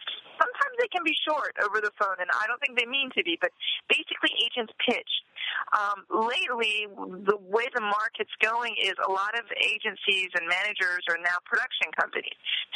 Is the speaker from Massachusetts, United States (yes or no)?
no; Washington, District of Columbia, United States; I remember I'm from Washington.